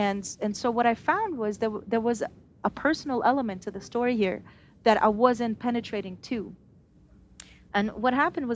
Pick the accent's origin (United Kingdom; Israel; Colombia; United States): Israel; as an Israeli, you know, I grew up in Israel. I grew up on the normal Israeli diet of something along the lines of Zionist history and mythology and the history of the Holocaust.